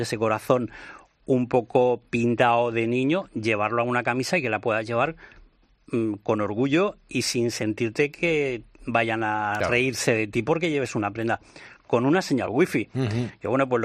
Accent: Castilla-La Mancha, Spain; Ponemos que somos de Jin. Y de un país de cuyo nombre sí queremos acordarnos, que es España, lógicamente.

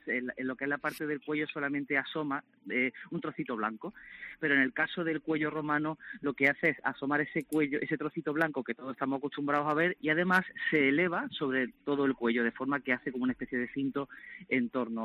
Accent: Puente Genil, Andalusia, Spain; yo soy de Puente Genil

